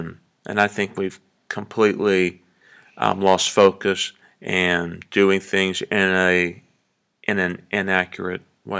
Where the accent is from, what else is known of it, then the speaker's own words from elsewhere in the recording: Ohio, United States; Listen, I'm from Ohio. I don't know what you Tennessee people did.